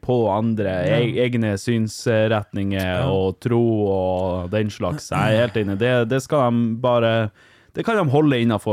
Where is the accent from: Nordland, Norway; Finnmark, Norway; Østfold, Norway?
Finnmark, Norway; Vardø; jeg er jo fra Vardø, var på besøk hos mutteren som bodde i Vadsø da.